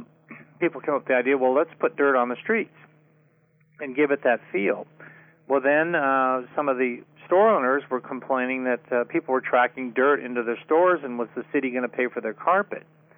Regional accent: Kingman, Arizona, United States; I grew up in Kingman, and so Kingman and Prescott have had their share of bad blood because they're close and they vie for the same business, that kind of thing.

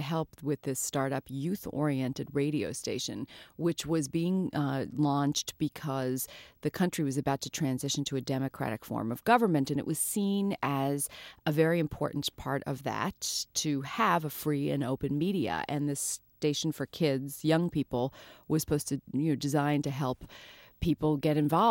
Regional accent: New York City, New York, United States; I'm from New York City. I'm used to living in big cities.

